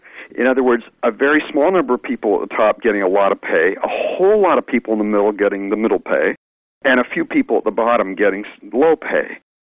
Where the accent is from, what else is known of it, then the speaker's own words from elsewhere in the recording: Canada; now in United States; Folks from India, folks from Canada, like me, I came from Canada, folks from Britain.